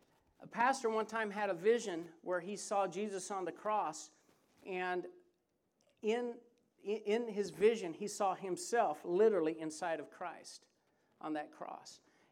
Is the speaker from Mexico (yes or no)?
yes; Mexico; also born or lived in Nicaragua / Costa Rica; I grew up in Mexico, 3 years in Mexico. I lived 11 years in Nicaragua after that, and 4 years in Costa Rica. So I don't know what that makes me, where I'm from. I'm kind of a mixed breed.